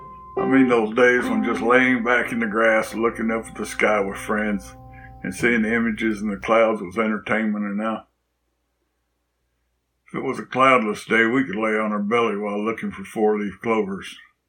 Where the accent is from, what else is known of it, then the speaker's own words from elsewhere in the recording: Bandera, Texas, United States; Fond memories of my growing up in Bandera years help ease the sadness of losing so many of my childhood friends.